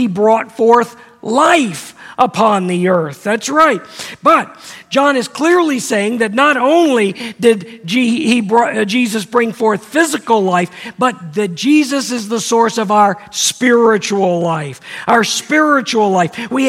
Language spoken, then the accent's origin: English; Virginia Beach, Virginia, United States; I grew up down in Hampton Roads in Virginia Beach, and there are tunnels everywhere down there.